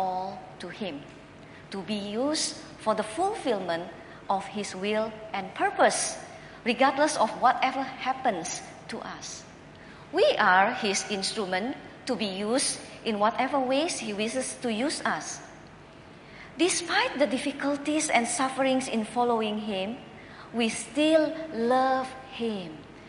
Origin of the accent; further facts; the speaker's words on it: Jakarta, Indonesia; The year 1998 was a dark chapter in my hometown, Jakarta.